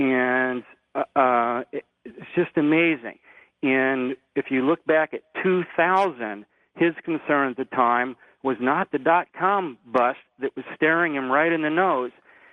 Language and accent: English; Chicago, Illinois, United States; I'd like to say hi to everybody that's tuning in to WLS in Chicago, my hometown here.